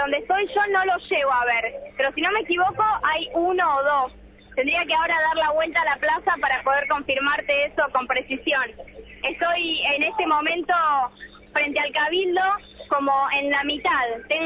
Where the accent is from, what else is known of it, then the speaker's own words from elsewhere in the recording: Florencio Varela, Buenos Aires Province, Argentina; Yo soy de Florencio Varela, El Molino sería.